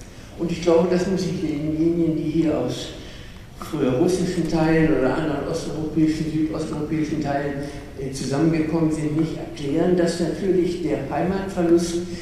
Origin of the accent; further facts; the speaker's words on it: Berlin, Germany; also born or lived in Dresden; Ich bin in Dresden geboren, Berlin aufgewachsen.